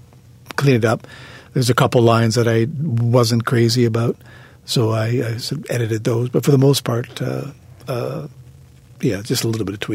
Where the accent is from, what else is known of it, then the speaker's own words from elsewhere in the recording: Windsor, Ontario, Canada; I'm going to try to schedule one in Windsor for the next day, Windsor being my hometown.